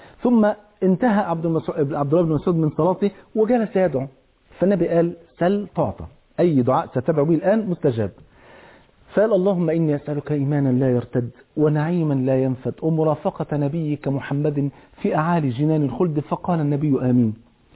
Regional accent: Egypt; عندنا في مصر

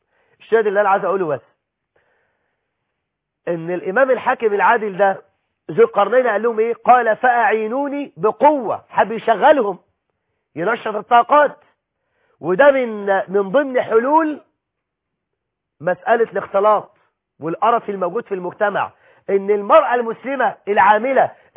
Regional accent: Egypt; احنا عندنا في مصر

